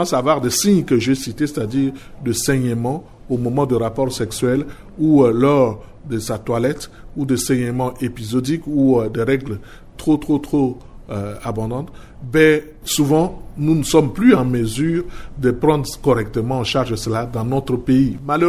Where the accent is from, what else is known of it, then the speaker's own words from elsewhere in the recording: Central African Republic; chez nous, en République centrafricaine